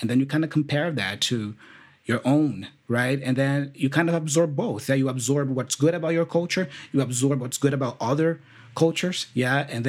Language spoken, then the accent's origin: English; Brazil; English is a second language; For example, I come from Brazil, right?